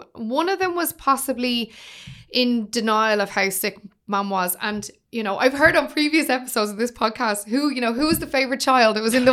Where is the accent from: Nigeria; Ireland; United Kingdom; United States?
Ireland; Finglas East, Leinster; when you're from a working class background, which I'm from, you know, we're from Finglas East, and we didn't know anyone in radio.